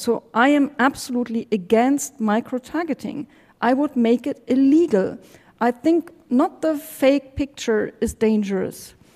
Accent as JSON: {"language": "English", "region": "East Germany", "country": "Germany", "tie": "born or raised there", "second_language": "English", "said": "And I was raised in East Germany. I was a student there during East German times."}